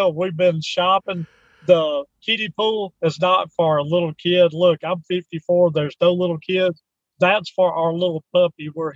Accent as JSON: {"language": "English", "town": "Houston", "region": "Texas", "country": "United States", "tie": "born or raised there", "said": "Again, another one is going to be my hometown of Houston, Texas. A lot of great places there. And when I go to either or, it feels like I'm back home."}